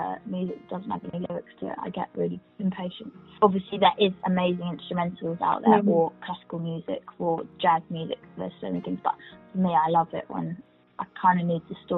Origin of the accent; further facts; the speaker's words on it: Brighton, South East England, United Kingdom; moved away as an adult; now in London, United Kingdom; It was kind of inspired by growing up in Brighton